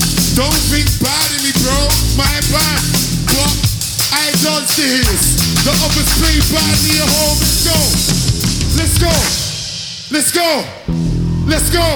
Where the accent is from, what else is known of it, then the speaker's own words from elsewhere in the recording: London, United Kingdom; I'm from London.